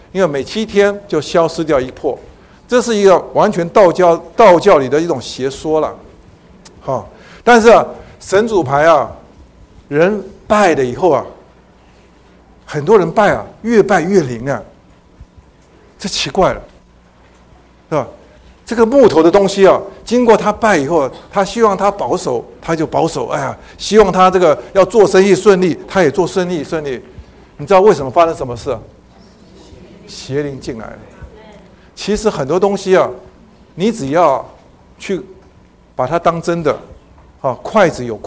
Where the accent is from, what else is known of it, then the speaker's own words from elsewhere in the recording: China; 这个是我们中国人的、啊、一个非常好的一个传统哈